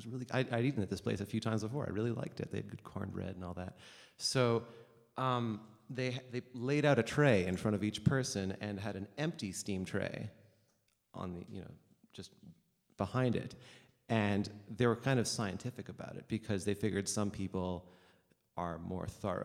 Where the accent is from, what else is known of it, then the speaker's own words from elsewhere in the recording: Montreal, Quebec, Canada; this story takes place in the summer of 2008 in Montreal, my hometown